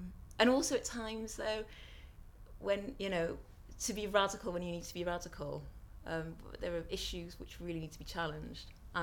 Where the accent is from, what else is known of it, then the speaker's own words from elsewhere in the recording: United Kingdom; born there; I'm a Christian because I was born in Britain, you know, it's, you know, what I was brought up